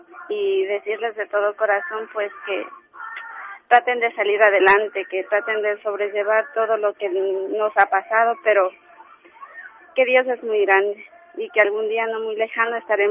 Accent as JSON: {"language": "Spanish", "town": "Riobamba", "region": "Chimborazo", "country": "Ecuador", "lives_now": "Spain", "said": "De la provincia de Chimborazo, en Diobamba."}